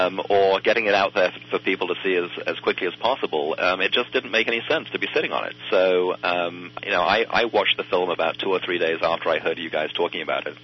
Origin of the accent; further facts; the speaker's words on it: England, United Kingdom; now in United States; I'm from England originally, so I mean, in screening this and hoping that people get a lot out of it, I'm not even somebody who votes in this country.